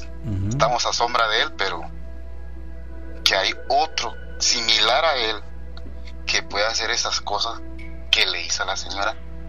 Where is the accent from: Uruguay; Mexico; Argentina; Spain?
Mexico; Tijuana, Baja California; now in United States; Yo soy de Tijuana.